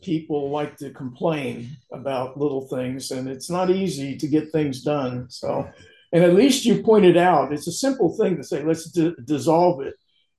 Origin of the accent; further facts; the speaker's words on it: Burbank, California, United States; Yeah, I grew up in California in Burbank, and one son lives out there, and we have property in San Jose.